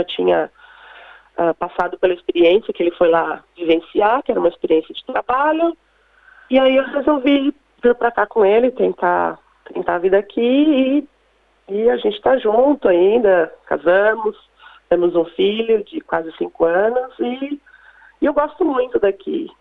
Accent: Brazil; moved away as an adult; also born or lived in England; now in Adelaide, Australia; Então, eu saí do Brasil há 14 anos, mais ou menos, em 2004, com a intenção de estudar inglês. Então, eu fui para a Inglaterra, fiquei lá 2, 3 anos estudando inglês.

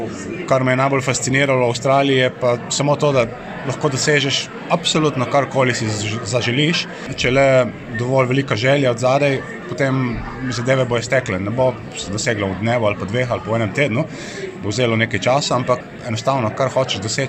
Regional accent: Sečovlje, Coastal–Karst, Slovenia; also born or lived in Australia; Doma sem iz Sečovelj pri Portorožu, zraven morja, tako da prvo leta, tisto, kar sem najbolj pogrešal živeti v avstralskih predmestjih, je, da pač ni bilo pogleda na morje

